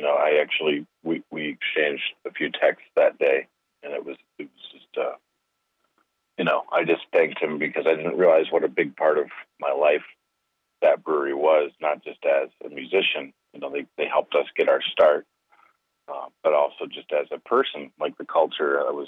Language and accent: English; Kalamazoo, Michigan, United States; I have a lot of pride in the fact that, you know, we're from Kalamazoo, Michigan.